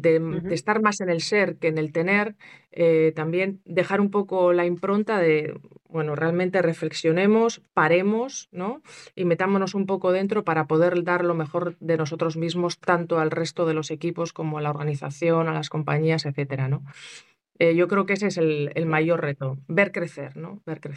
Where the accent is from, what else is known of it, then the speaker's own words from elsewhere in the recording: Eibar, Basque Country, Spain; born there; Sí, soy nacida en Eibar, la vida me ha llevado a muchos sitios